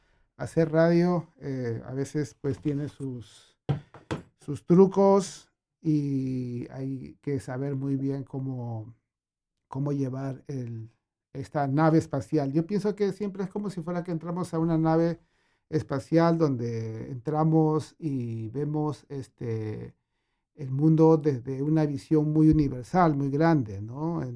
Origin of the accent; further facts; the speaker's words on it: Lima, Peru; Yo soy peruano, bueno, nací en Lima, en el Perú, mi familia viene de los Andes, de los Andes peruanos, son de 4.000 metros de altura a partir de la Puna.